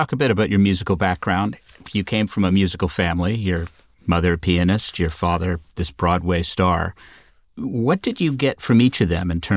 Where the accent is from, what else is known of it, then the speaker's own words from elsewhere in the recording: Ontario, Canada; You're reminding me because I grew up in Southern Ontario